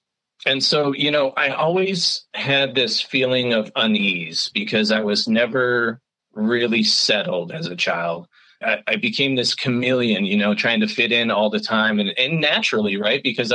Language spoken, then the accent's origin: English; Manassas, Virginia, United States; also born or lived in Ohio, United States; when I was born in Ohio, and then when my parents divorced, they both moved. So I went with my mom and we moved to Virginia. We moved to Manassas, Virginia, which is right outside of Washington, D.C.